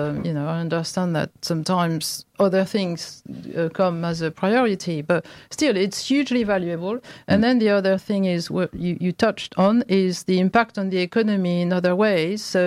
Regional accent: Sceaux, Île-de-France, France; And it was a really interesting experience for me, because it was my hometown, so I reconnected with all sorts of things and people.

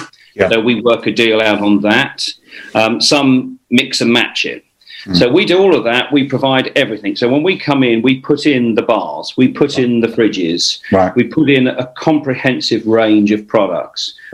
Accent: Canterbury, South East England, United Kingdom; I've been born and bred in Kent, always lived in Kent all my life, in and around the Canterbury area.

